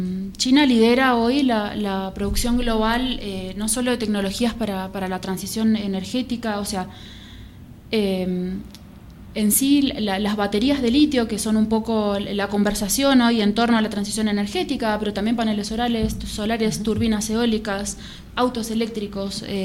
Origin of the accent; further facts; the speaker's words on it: Mendoza, Argentina; Provincias en Argentina como Mendoza, de la que soy nativa, digamos, en esa provincia no estaba permitida la explotación